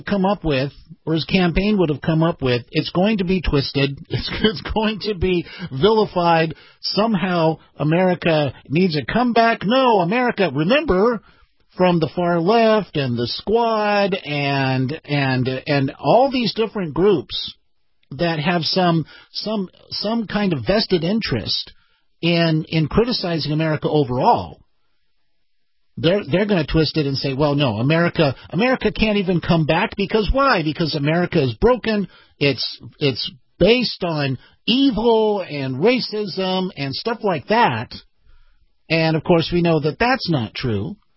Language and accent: English; California, United States; I'm from California, sitting in for Captain Bruce tonight.